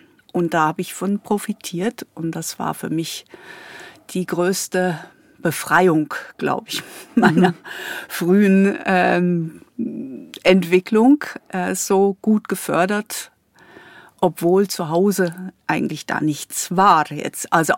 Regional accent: North Rhine-Westphalia, Germany; Meine Eltern stammen aus dem Münsterland. Aufgewachsen bin ich am Rande des Ruhrgebiets und beide Eltern waren nicht aus bürgerlichen und akademischen Kreisen. Meine Mutter aus einem Dorf, Handwerkerhintergrund.

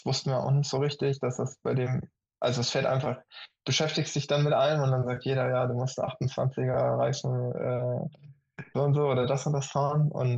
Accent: Hamburg, Germany; in Hamburg, wo ich ja auch ja, meine Heimat habe

